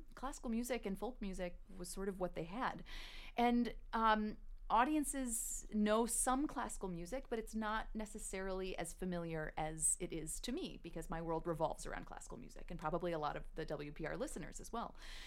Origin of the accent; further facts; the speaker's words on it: Minneapolis, Minnesota, United States; I'm from Minneapolis.